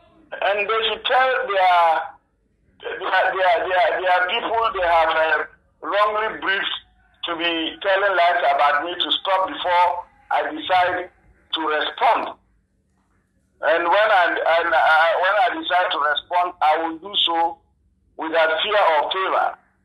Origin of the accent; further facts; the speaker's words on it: Ghana; I'm safe. I'm a Ghanaian. I don't fear anything.